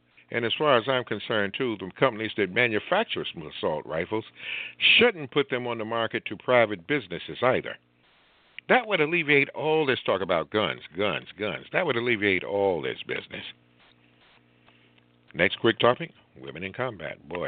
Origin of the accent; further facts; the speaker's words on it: North Carolina, United States; Now, my home state, North Carolina, is under fire.